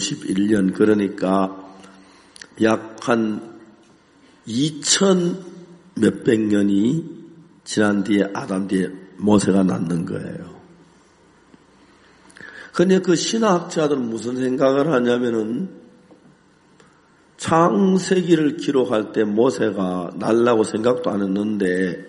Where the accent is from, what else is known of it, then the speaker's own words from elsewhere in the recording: Seonsan, North Gyeongsang, South Korea; 소설을 살 만한 돈이 없으니까 선산 우리 고향 바다는 조그만 빤한데 어떤 집에 책이 있다는 이야기 때문에 달려가서 빌려가지고 밤새워 읽고 돌려주고 그랬어요.